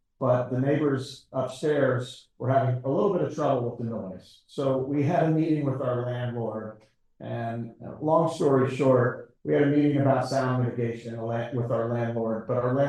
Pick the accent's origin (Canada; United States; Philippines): United States; Hamilton, Ohio; We grew up in Hamilton, Ohio. So about 45 minutes north of Cincinnati, and about 15 minutes from Miami of Ohio and Oxford.